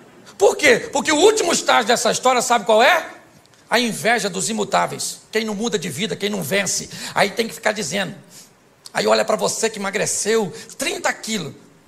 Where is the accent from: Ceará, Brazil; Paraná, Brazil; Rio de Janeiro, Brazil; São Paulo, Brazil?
Rio de Janeiro, Brazil; É só porque eu sou carioca e flamenguista, né?